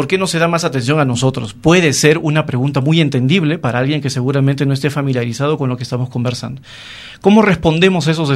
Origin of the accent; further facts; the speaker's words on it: Peru; Yo soy peruano, desde el sur traemos un poquito de comida y otras costumbres